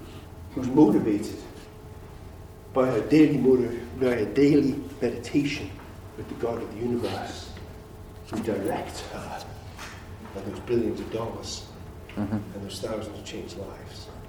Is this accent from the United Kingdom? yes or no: yes; England, United Kingdom; I'm English.